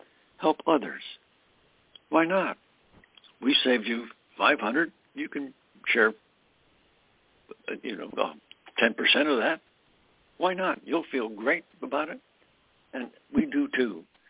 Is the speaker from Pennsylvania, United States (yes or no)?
yes; Pennsylvania, United States; I was a coal miner's kid growing up in Pennsylvania.